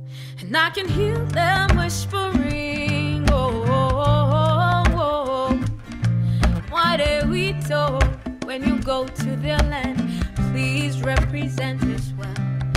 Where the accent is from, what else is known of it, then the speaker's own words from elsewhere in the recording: Morocco; Donc moi, je suis originaire du Maroc